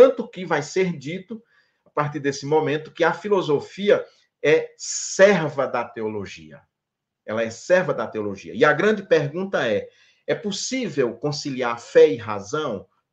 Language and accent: Portuguese; Northeast Region, Brazil; Aí pega um sujeito como eu, nordestino, baixinho, pobre, feio, careca... tá lascado.